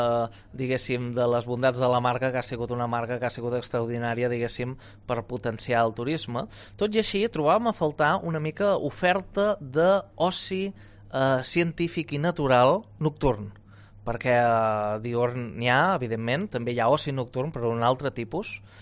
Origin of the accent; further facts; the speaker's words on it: Catalonia, Spain; La meva història personal precisament és que he intentat construir el centre que a mi em va faltar de petit a l'Empordà.